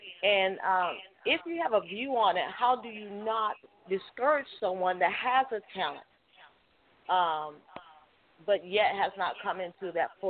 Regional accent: New York, United States; I was brought up in New York, and in the days I was brought up, it's kind of different.

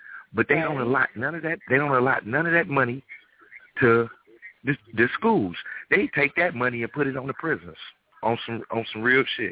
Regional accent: Detroit, Michigan, United States; I'm listening to the topic, and I'm from Detroit, Michigan, and it's a lot of that going on here because the schools are not up to par.

